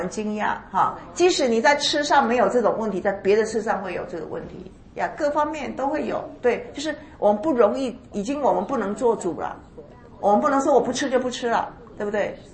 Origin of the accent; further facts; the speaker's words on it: China; 我们中国人特别是应该在说话上是有修养的